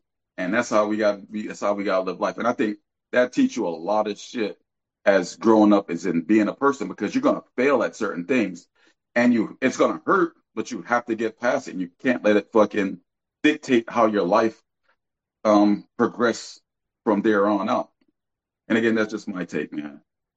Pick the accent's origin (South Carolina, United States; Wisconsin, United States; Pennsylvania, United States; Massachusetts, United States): Pennsylvania, United States; Philadelphia; So again, I'm from Philly. Philly is not like this no more.